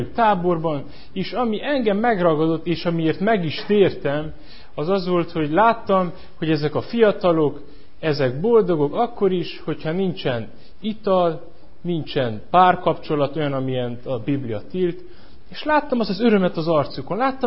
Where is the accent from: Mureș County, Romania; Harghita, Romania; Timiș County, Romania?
Mureș County, Romania; Chibed; Székelyföldről jövök, Maros megyéből, Kibédről.